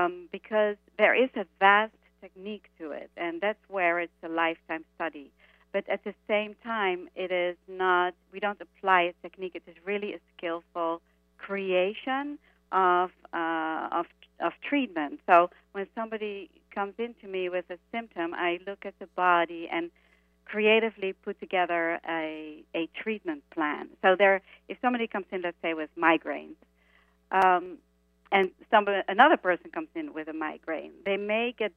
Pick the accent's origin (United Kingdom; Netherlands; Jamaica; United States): Netherlands; moved away as an adult; As for myself, I came from Holland 30 years ago to be a dancer.